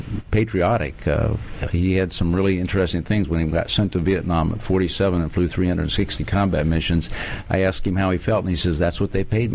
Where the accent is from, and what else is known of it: Ohio, United States